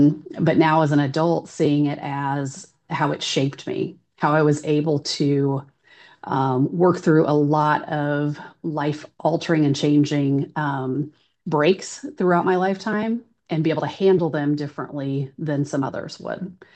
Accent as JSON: {"language": "English", "region": "Kansas", "country": "United States", "tie": "born or raised there", "said": "it's the only one in the county that I grew up in Wyandotte County."}